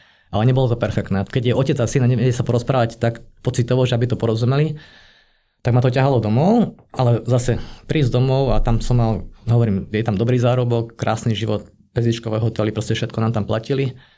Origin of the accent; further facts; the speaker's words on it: Prievidza, Trenčín Region, Slovakia; born there; Narodil som sa v Prievidzi. Uh-huh. Otec je Vietnamec, maminka je Slovenka. Otec prišiel po vojne. A klasické, vychovaný som bol ako Slovak v podstate. Uh-huh. A vôbec ani ako Vietnamec. Nevedel som jazyk